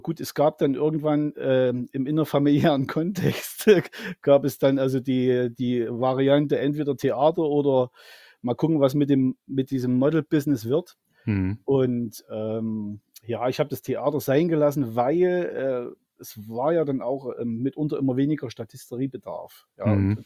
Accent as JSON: {"language": "German", "town": "Zwickau", "region": "Saxony", "country": "Germany", "said": "Bei uns in Zwickau als Vorgeschichte gibt es seit mehreren Jahren"}